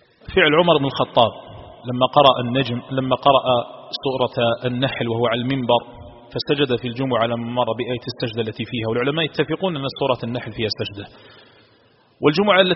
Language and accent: Arabic; Algeria